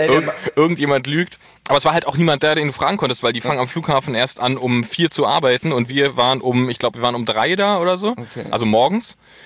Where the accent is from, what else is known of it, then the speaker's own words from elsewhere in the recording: Berlin, Germany; Ich bin ja als Berliner, bin ich ja, dachte ich, Kummer gewöhnt so.